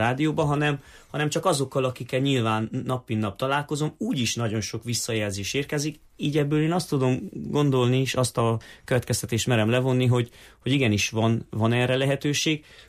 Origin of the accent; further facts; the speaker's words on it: Siklód, Harghita, Romania; gyerekkoromban Siklódon nagyanyámnak a rádiójában végül is a Marosvásárhelyi Rádió szólt.